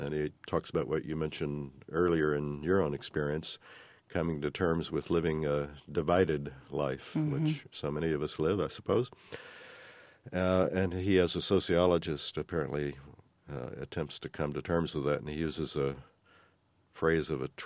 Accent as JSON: {"language": "English", "region": "Texas", "country": "United States", "accent": "Texan", "said": "I had a professor of speech communication find out that I was from Texas, and she asked why I got rid of my accent"}